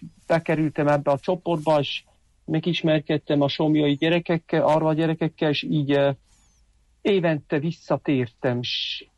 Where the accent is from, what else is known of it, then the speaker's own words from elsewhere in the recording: Bern, Switzerland; Hungarian is a second language; Igen, én Svájcban születtem 72-ben, két testvér mellett a legkisebb vagyok. Bern mellett nőttem fel, jártam Bernbe is, liceumba, egyetembe